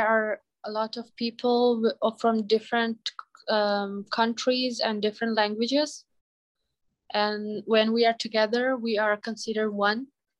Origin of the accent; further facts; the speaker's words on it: Afghanistan; now in Albuquerque, United States; I am from Afghanistan. I'm here for 4 years and 5 months.